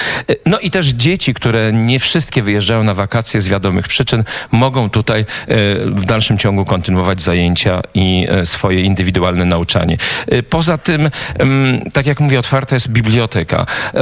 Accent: Warsaw, Masovian Voivodeship, Poland; born there; now in Cegłów, Poland; Mieszkam pod Cegłowem od 26 lat, znaczy zamieszkuję, bo również jestem z urodzenia warszawiakiem

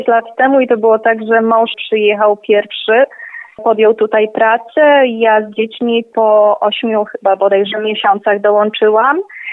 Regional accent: Zielona Góra, Lubusz Voivodeship, Poland; moved away as an adult; now in Ireland; Pochodzimy z Zielonej Góry, tam żeśmy mieszkali przed wyjazdem tutaj do Irlandii.

